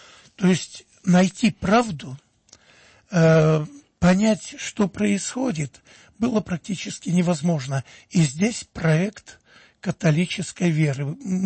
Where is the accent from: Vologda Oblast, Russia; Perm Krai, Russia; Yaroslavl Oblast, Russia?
Yaroslavl Oblast, Russia; Pereslavl-Zalessky; В Переславле, а я родом из Переславля